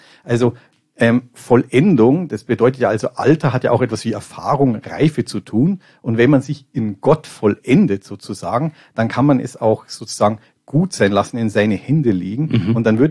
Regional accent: Munich, Bavaria, Germany; Ich komme ja aus München und nicht aus dem Rheinland oder aus sonstiger Karnevalshochburg.

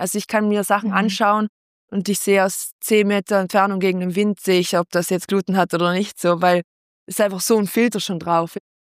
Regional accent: Trentino-Alto Adige, Italy; weil ich komme ja aus Südtirol und so im Alpenländischen, sage ich, ist da schon auch sehr viel Gebäck

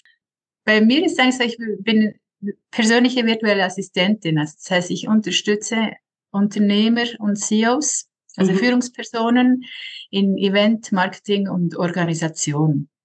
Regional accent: Switzerland; für mich als Schweizer VA

